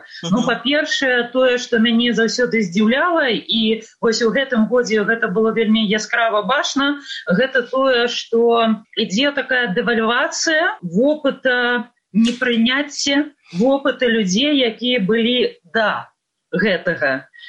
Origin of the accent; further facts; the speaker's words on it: Vitebsk, Vitebsk Region, Belarus; moved away as an adult; now in Vilnius, Lithuania; Я прыехала з Віцебска, і, у прынцыпе, мой выбар, ён быў такі, з аднаго боку ён быў такі складаны